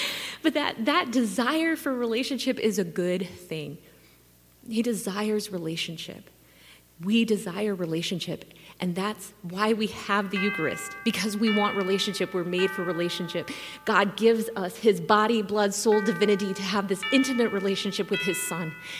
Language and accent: English; Oklahoma City, Oklahoma, United States; I come all the way from Oklahoma City, so it's a little bit colder here.